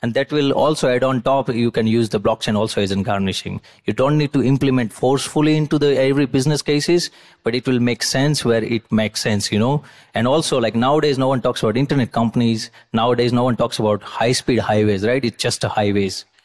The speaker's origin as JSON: {"language": "English", "country": "India", "said": "As I come from India, we have like amazing food, right?"}